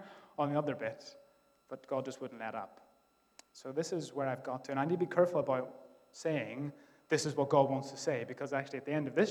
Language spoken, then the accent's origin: English; Ireland; accent: Irish; She normally she ribs me and mocks me and makes fun of my Irish accent and all that carry on.